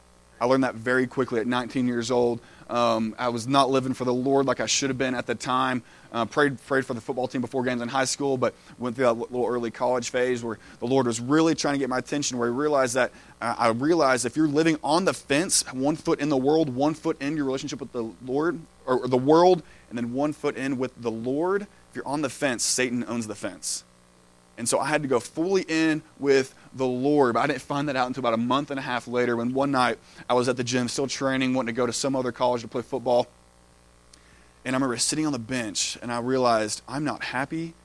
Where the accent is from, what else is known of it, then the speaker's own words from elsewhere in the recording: Knoxville, Tennessee, United States; also born or lived in Kentucky; So from Kentucky, grew up here in Knoxville. This is home to me. My parents, they're still up in Kentucky.